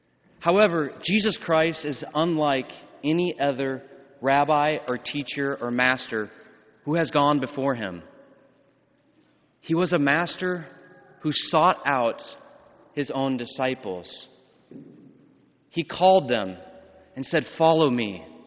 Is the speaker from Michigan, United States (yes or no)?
no; Lincoln, Nebraska, United States; I'm originally from Lincoln, Nebraska, and I will be, God willing, ordained a priest in May.